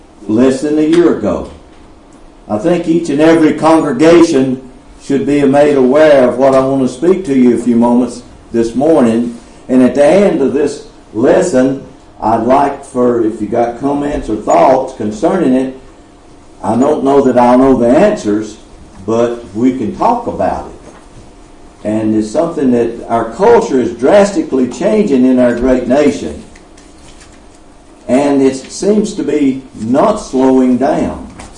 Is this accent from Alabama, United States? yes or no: yes; Alabama, United States; now in Moscow, United States; So I'm from Alabama, I'm from the South, and homosexuality is still this way down there.